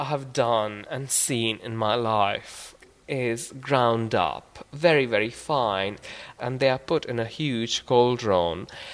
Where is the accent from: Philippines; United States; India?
India; Jammu and Kashmir; now in London, United Kingdom; I came from Kashmir. I live and work in London.